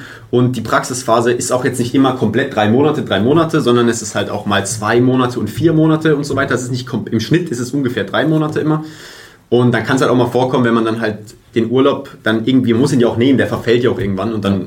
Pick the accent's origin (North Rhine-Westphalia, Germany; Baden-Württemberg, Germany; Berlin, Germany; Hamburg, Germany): Baden-Württemberg, Germany; Sandhausen; ich komme aus Sandhausen